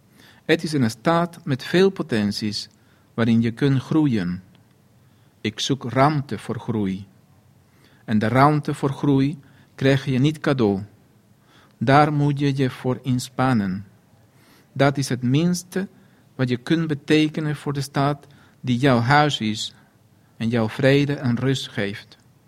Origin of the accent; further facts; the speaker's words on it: Chile; now in Netherlands; ik ben uit Chili gevlucht, in de tijd dat vluchtelingen wel vreemdelingen waren, maar welkom. Op een koude winterdag landde ik samen met mijn familie op Schiphol.